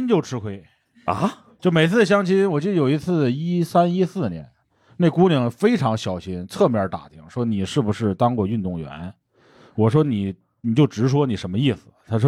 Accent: Fujian, China; 我们福建人在钱上不开玩笑啊

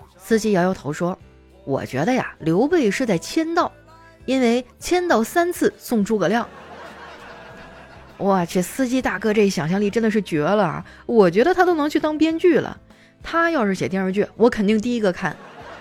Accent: Northeast China, China; 我们东北人实在是太爱喝酒了。

